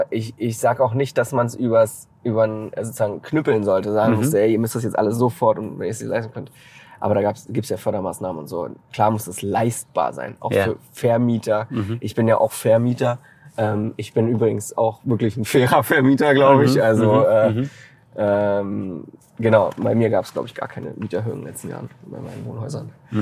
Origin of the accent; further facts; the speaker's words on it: Laos; also born or lived in South Africa; Ich bin in Laos groß geworden.